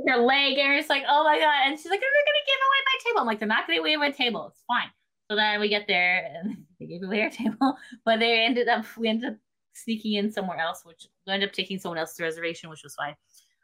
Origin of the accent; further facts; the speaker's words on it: Canada; You know, hey, we're from Canada.